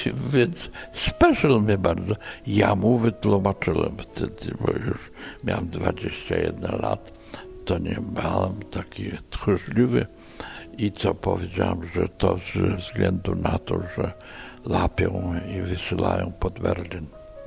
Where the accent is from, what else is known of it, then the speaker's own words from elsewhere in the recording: Vilnius County, Lithuania; u nas na Wileńszczyźnie wojna się skończyła 7 lipca 1944 roku